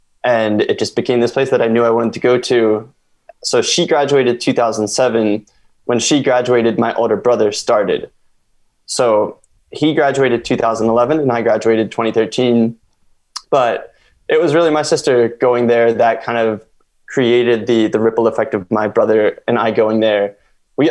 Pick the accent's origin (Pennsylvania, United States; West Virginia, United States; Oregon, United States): Pennsylvania, United States; Norristown; I grew up in Norristown, Pennsylvania, and I went to a high school called Kennedy Kendrick Catholic High School, which no longer exists.